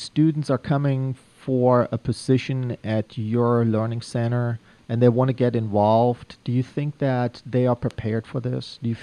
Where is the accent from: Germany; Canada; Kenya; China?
Germany; now in United States; I was born and raised overseas in Germany